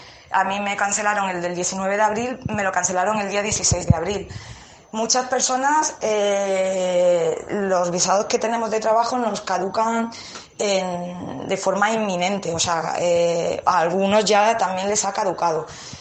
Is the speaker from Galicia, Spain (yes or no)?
no; Córdoba, Andalusia, Spain; moved away as an adult; now in Dallas, United States; soy de Córdoba, vivo en Dallas, en Texas. Vine aquí en el año 2016 para trabajar con el programa, a través del programa de profesores visitantes en Estados Unidos del Ministerio de Educación.